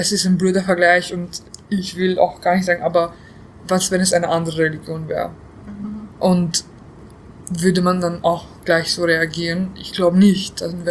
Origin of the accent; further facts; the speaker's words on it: Bosnia & Herzegovina; wir waren halt so mit Freunden alle, wir sind alle aus Bosnien